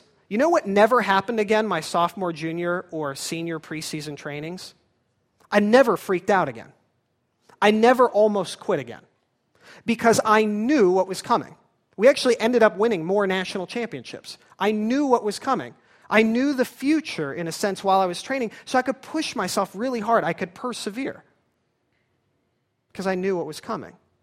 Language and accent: English; California, United States; I was from California. That's probably reason enough.